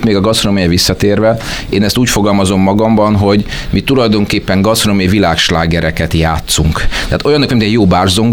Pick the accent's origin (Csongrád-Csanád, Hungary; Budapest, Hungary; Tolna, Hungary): Budapest, Hungary; ez a belváros, ez magyarként, budapestiként legalább annyira minden nap ámulatba ejtő, mint külföldiként.